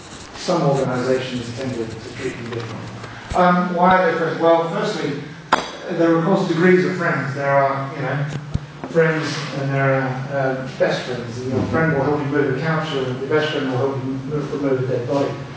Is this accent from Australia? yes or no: yes; Australia; now in Germany; I'm Australian, so I've done the Southern Hemisphere. I'm now in Germany, so I've done the Northern Hemisphere.